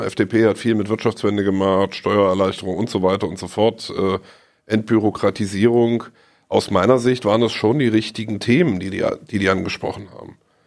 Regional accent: Thuringia, Germany; wenn du mich schon auf meine Heimat Eichsfeld ansprichst

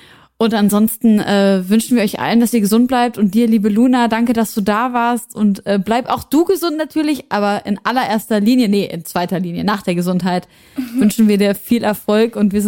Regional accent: Syria; zum Beispiel auch aus meiner Heimat Syrien.

